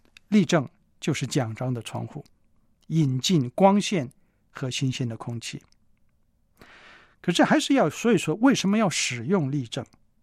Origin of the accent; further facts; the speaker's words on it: China; 坦白说，我们中国人呢，在这方面是很进步的。